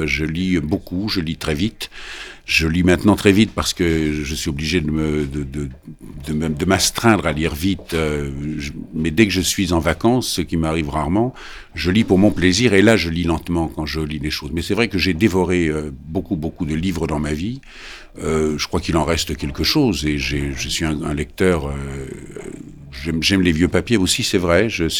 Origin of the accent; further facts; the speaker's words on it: France; Comme je suis Français, je nous excuse beaucoup et je nous aime bien, voilà.